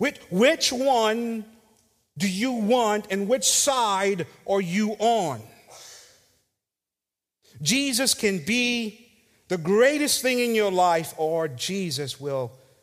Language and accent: English; St. Lucia; We grew up together in St. Lucia.